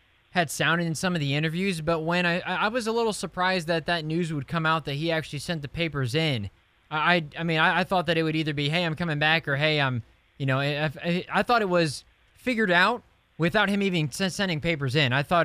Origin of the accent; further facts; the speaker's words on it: Indiana, United States; I think that's absolutely fascinating because for me, I'm from Indiana.